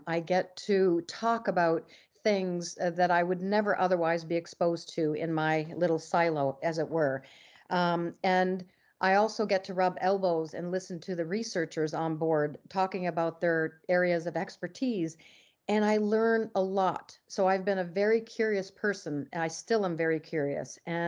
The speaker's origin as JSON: {"language": "English", "country": "Canada", "tie": "born or raised there", "also_born_or_lived": "Norway", "said": "I was born in Norway. I grew up in Canada, and I've traveled around a lot since my father was a sea captain."}